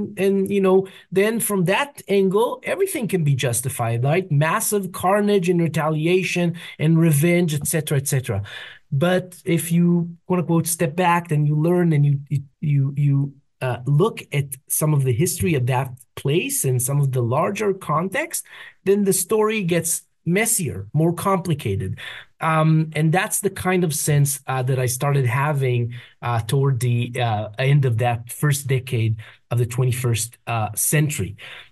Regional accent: Israel; I was growing up in Israel

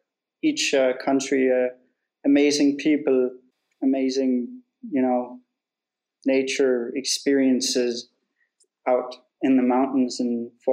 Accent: Denmark; I first started in my hometown in a small village in Denmark

